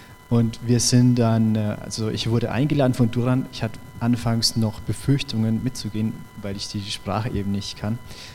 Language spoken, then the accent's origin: German; Bad Kissingen, Bavaria, Germany; ich komme aus Kissingen